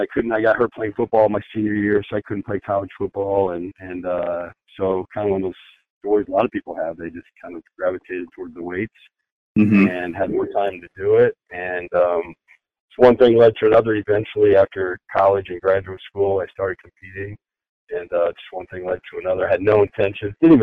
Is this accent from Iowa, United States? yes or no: yes; Iowa, United States; I grew up in Iowa, and so I competed in everything from wrestling, basketball, football, track and field, baseball.